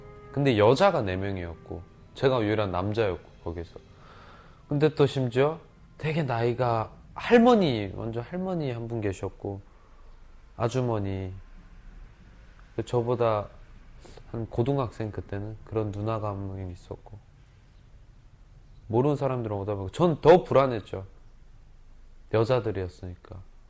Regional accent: Chongjin, North Hamgyong, North Korea; 제 고향으로 다시 갔을 때, 청진으로 갔을 때

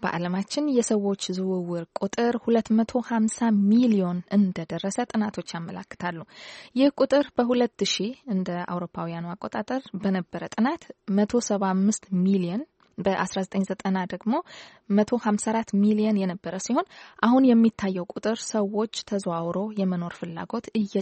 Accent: Addis Ababa, Ethiopia; ከሌሎች የአዲስ አበባ ከተሞች ጋር ሲተያይ በኑሮ ዝቅ ያሉ ሰዎች የሚኖሩበት ነው ይባላል። እኔ ቂርቆስ ነው ተወልጄ ያደግኩት

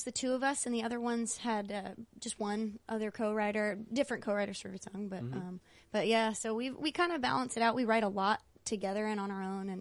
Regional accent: Pennsylvania, United States; I grew up outside of Philadelphia, and so my dad would play woodwinds in all of the musicals when they come off Broadway and come to Philadelphia.

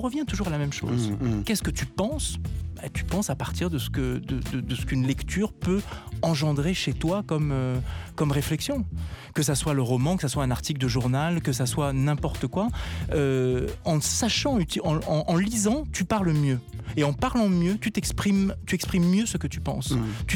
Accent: France; ont permis chez nous en France là-bas la révolution du peuple contre les monarques abusifs

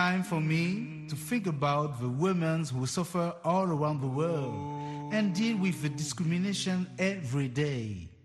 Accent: Cameroon; also born or lived in France; from Cameroon and France.

